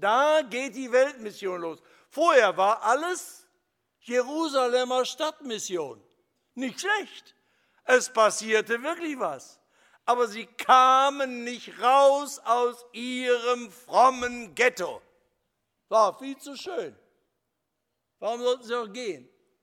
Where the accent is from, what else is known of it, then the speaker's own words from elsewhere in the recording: Essen, North Rhine-Westphalia, Germany; gab es im Ruhrgebiet in Essen, meiner Heimatstadt, Aufbrüche